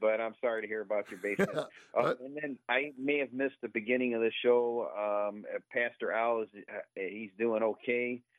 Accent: Ohio, United States; moved away as an adult; You know, I grew up there in Ohio, spent almost 50 years of my life there, and today it was 70 and sunny here.

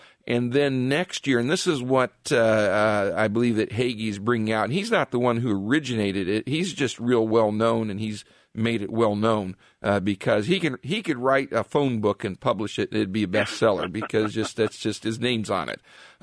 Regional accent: Ohio, United States; I'm born in Summit County. I'm born and raised in Summit County, and I hear that.

